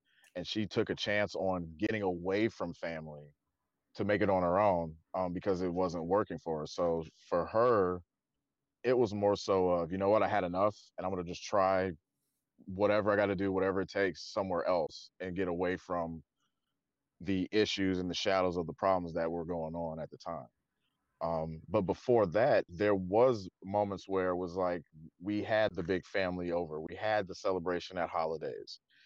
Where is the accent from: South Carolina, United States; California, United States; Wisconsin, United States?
Wisconsin, United States; Milwaukee; moved away; I'm originally from Wisconsin, Milwaukee specifically. We left there early 90s.